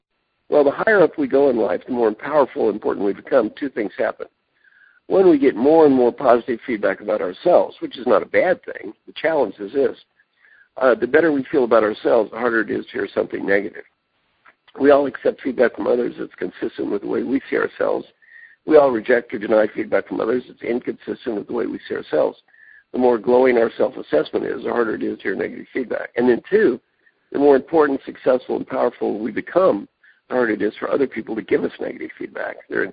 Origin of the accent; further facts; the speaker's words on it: Kentucky, United States; I'm from Kentucky, went to school in Indiana, got a PhD in organizational behavior at UCLA.